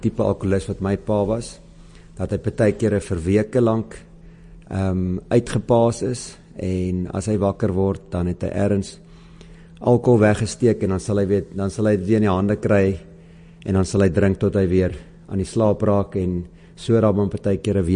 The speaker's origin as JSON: {"language": "Afrikaans", "town": "Bloemfontein", "region": "Free State", "country": "South Africa", "tie": "born or raised there", "also_born_or_lived": "Gauteng", "moved": "as an adult", "lives_now": "George, South Africa", "said": "Die grootste deel van my lewe het ek in Bloemfontein gebly. Ek is gebore in Gauteng, maar toe ek so 12 jaar oud was, het ons Bloemfontein toe getrek, daar skool gegaan en weermag gedoen in Bloemfontein, ook universiteit daar klaargemaak en daar gebly tot 6 jaar terug."}